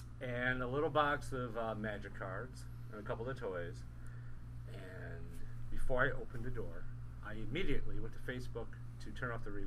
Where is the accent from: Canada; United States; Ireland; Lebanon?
Ireland; I'm Irish.